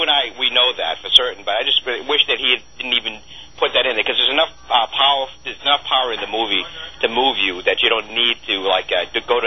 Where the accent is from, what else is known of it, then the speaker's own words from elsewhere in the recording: Northeast, United States; because I'm from the Northeast, and I know up there people in manufacturing are doing terrible.